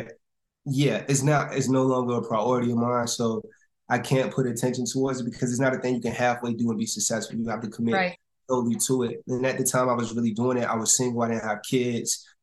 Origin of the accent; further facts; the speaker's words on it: Virginia, United States; Virginia.